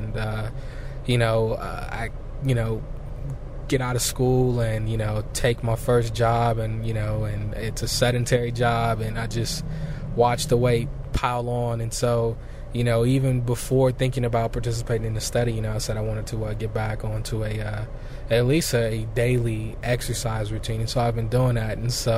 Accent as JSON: {"language": "English", "town": "Detroit", "region": "Michigan", "country": "United States", "said": "And I'm from Detroit. I'm a huge Pistons fan. I'm a huge sports fan, period. But absolutely love anything dealing with the state of Michigan"}